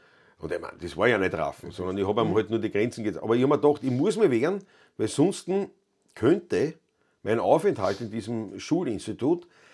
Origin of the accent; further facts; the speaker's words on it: Ottakring, Vienna, Austria; wir sind beide in Otterkring aufgewachsen und haben keine Schlägerei